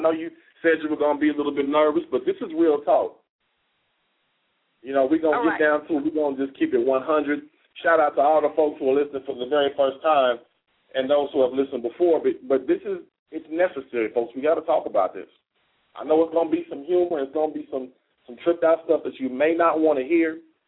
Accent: Kansas City, United States; We see the marches in Kansas City, my hometown, candlelight vigils.

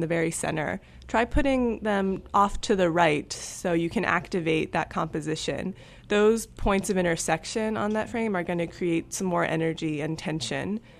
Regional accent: Chapel Hill, North Carolina, United States; Well, I grew up in Chapel Hill, so I'm a native and glad to be back.

